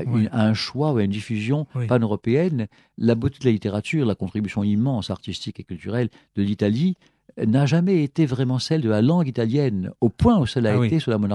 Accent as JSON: {"language": "French", "country": "France", "said": "je ne dis pas ça parce qu'on est français"}